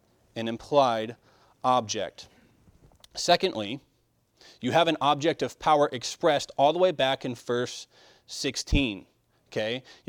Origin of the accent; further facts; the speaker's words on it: United States; I'm an American, right? I know one language. That's what you call an American, okay?